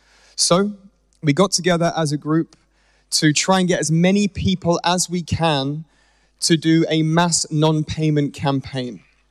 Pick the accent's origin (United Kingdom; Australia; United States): United Kingdom; London; Hello there … from London, Don't Pay UK.